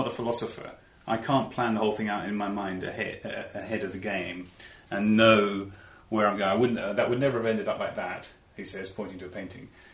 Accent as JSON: {"language": "English", "town": "Redhill", "region": "South East England", "country": "United Kingdom", "tie": "born or raised there", "said": "I was born in Redhill, not far from here in Surrey, a railway town"}